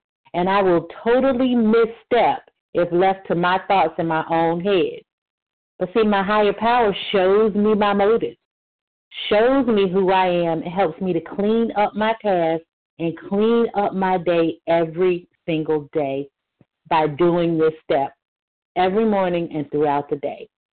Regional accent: Delaware, United States; I am from Delaware.

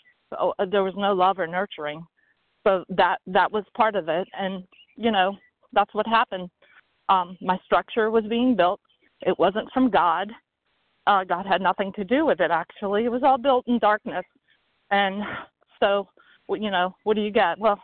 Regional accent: Pennsylvania, United States; from Pennsylvania, compulsive overeater.

